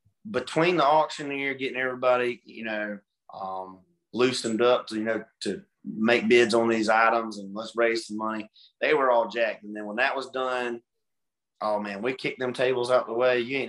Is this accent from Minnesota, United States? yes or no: no; Hartford, Alabama, United States; so I'm originally from Hartford, Alabama